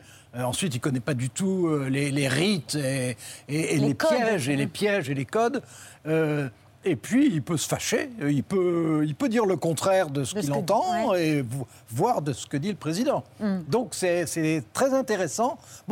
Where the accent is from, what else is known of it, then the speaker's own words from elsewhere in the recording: France; non on est français.